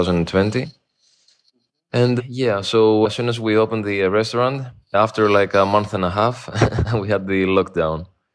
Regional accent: Greece; English is a second language; also born or lived in London, United Kingdom; I'm from Greece, and I have studied architecture in London. And at the moment, I live in Greece, and I work in Greece. Right now, I'm in my apartment in Athens.

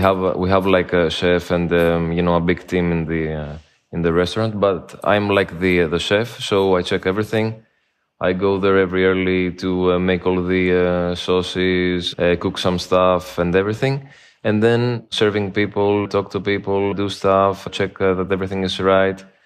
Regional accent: Greece; English is a second language; also born or lived in London, United Kingdom; I'm from Greece, and I have studied architecture in London. And at the moment, I live in Greece, and I work in Greece. Right now, I'm in my apartment in Athens.

